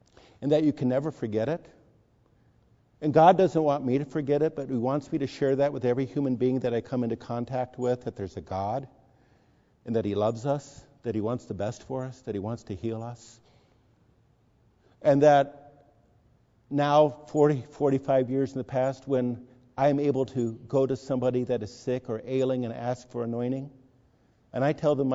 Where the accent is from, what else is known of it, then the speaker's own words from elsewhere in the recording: Pasadena, California, United States; I was a strapping young teenage boy growing up in Pasadena, enjoying school and playing lots of basketball.